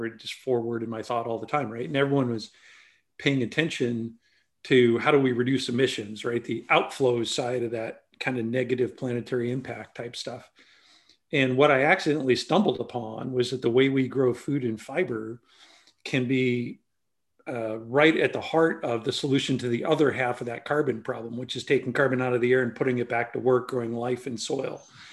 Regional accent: Nebraska, United States; And I grew up in Nebraska, where our state bird was the meadowlark, right?

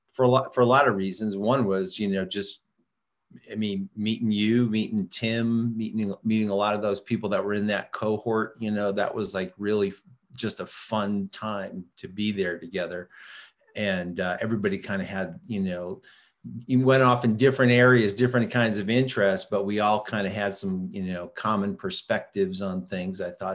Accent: New England, United States; also born or lived in Salt Lake City, United States / Florida, United States; yeah, I mean, I grew up in New England

